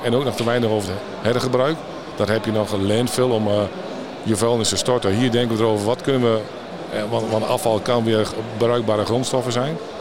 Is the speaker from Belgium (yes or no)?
no; Netherlands; Wij zijn Nederlanders.